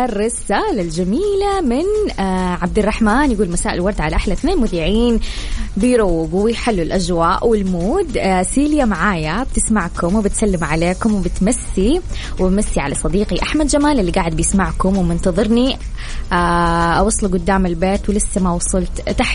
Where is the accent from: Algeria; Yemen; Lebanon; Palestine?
Yemen; Sanaa, Amanat Al Asimah; now in Jazan, Saudi Arabia; أنا من صنعاء مقيم بجزان.